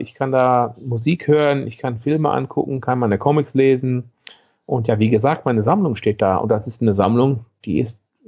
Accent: Netherlands

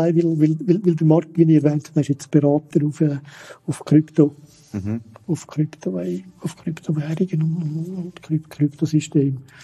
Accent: Switzerland; man muss sich ein bisschen schämen als Schweizer.

